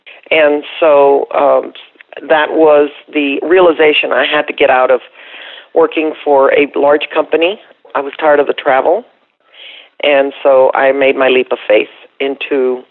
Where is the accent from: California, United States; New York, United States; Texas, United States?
Texas, United States; Brownsville; born there; Okay, well, I was born in Brownsville, Texas. Went on to the University of Texas